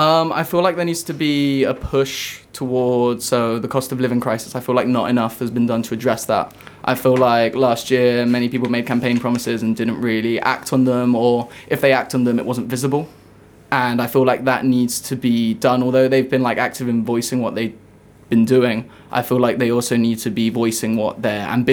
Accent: Spain; I'm an international student myself, although I may not look like it. I'm actually from Spain.

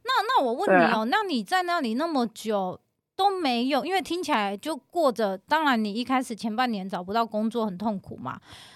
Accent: Taiwan; 他就看到我说我从台湾来

